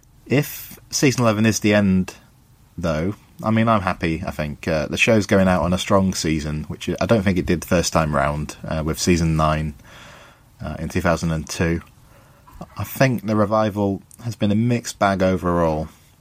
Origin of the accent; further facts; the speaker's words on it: England, United Kingdom; I'm from England in the UK.